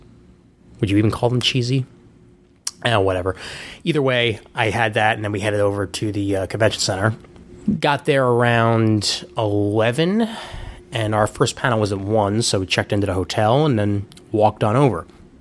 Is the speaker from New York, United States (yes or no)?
yes; New York City, New York, United States; I don't drive. I'm from New York City.